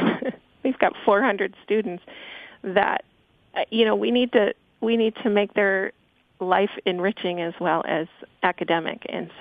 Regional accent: Alaska, United States; I came from Western Alaska, which is about 50% of our students come from Western Alaska

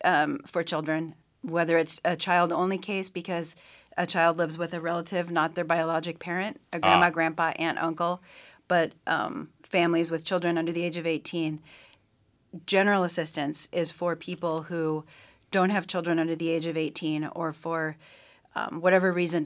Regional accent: Sitka, Alaska, United States; I'm from Sitka.

